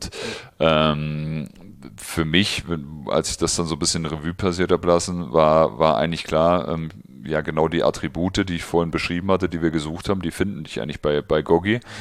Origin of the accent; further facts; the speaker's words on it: Bad Liebenwerda, Brandenburg, Germany; also born or lived in Elsterwerda; geboren bin ich in Elsterwerda, das ist direkt neben meiner Heimatstadt Bad Liebenwerder, Südbrandenburg, an der sächsischen Grenze, und es sind ungefähr 80 Kilometer von Cottbus weg.